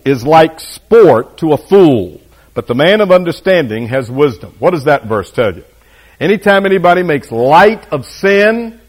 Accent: Florida, United States; I don't know a lot about alligators because I'm from the Florida Panhandle

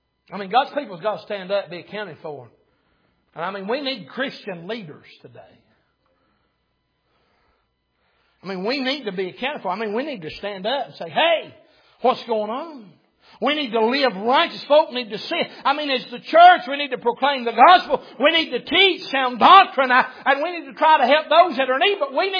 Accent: Sweetwater, Tennessee, United States; I grew up in Sweetwater when going to Knoxville was an all-day affair.

